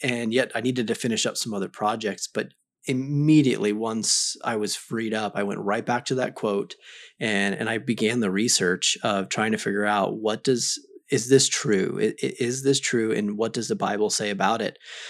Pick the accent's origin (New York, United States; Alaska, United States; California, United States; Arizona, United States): Arizona, United States; So both born and raised in Arizona. We've left for some schooling at times, but this is pretty much Arizona's been home base for us for most of our lives.